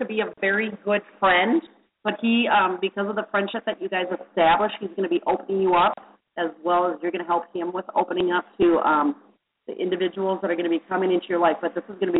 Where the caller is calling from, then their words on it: Long Island, New York, United States; From Long Island.